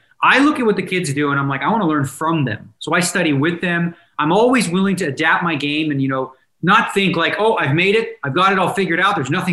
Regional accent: Toronto, Ontario, Canada; now in Las Vegas, United States; I grew up in Toronto, and I was obviously a Leaf fan.

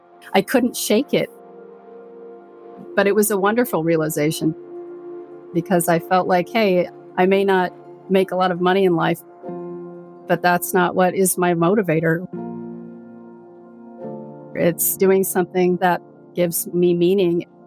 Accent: Colorado, United States; I grew up in Colorado and was fortunate enough to have parents that were very outdoorsy.

